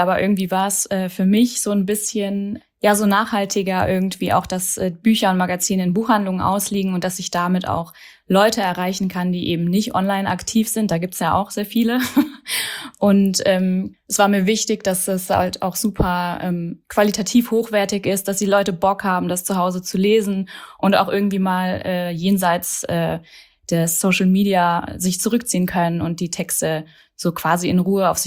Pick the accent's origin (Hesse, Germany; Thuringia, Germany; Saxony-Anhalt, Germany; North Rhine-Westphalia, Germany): Hesse, Germany; born there; now in Berlin, Germany; Bin gebürtige Hessin und genau, wohne seit 10 Jahren hier